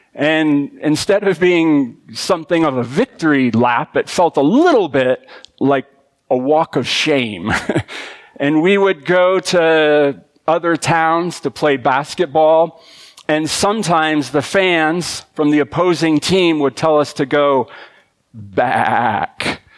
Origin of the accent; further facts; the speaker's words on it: Big Timber, Montana, United States; But I think one of the more unusual mascots in Montana is from my hometown of Big Timber.